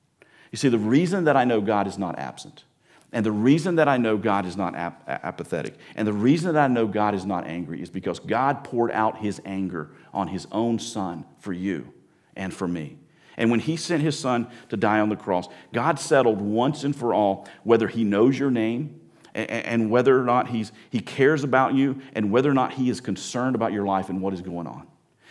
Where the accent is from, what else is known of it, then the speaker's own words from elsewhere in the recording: the South, United States; I mean, I grew up in the South, and we didn't do this kind of stuff in the South, okay?